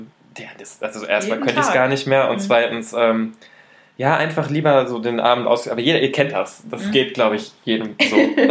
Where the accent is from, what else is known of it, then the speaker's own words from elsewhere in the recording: Bergstraße, Germany; Aus meiner Region, wo ich herkomme, ist es auch ein Weinanbaugebiet an der Bergstraße